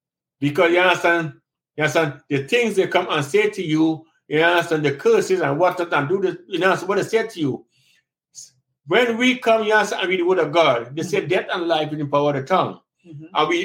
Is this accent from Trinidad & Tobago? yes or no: yes; Trinidad & Tobago; I'm from Trinidad and Tobago, a Caribbean country.